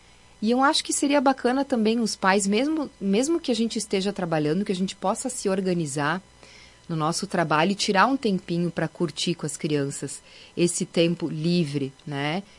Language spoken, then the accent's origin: Portuguese; Farroupilha, Rio Grande do Sul, Brazil; Como eu sou de Farroupilha, eu vou falar de Farroupilha